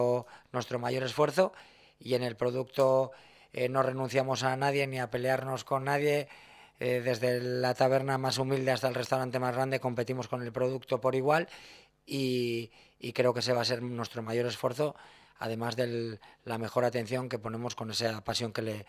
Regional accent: Torrelavega, Cantabria, Spain; Soy de Torrelavega y somos de Torrelavega y ese hojaldre va a estar presente siempre.

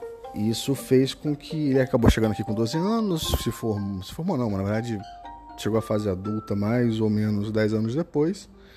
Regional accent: Campos dos Goytacazes, Rio de Janeiro, Brazil; born there; eu nasci em Campos, nasci em 83... Campos é uma cidade aqui do interior do estado, perto de Macaé, Campos dos Goytacazes, aqui no estado do Rio. E sou filho de um português

